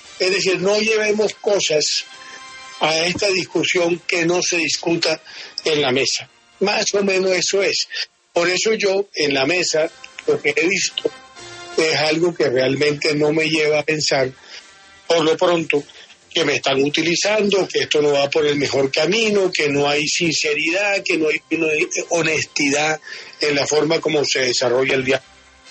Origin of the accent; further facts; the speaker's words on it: Colombia; Yo como colombiano me siento muy insatisfecho con la democracia que hemos construido.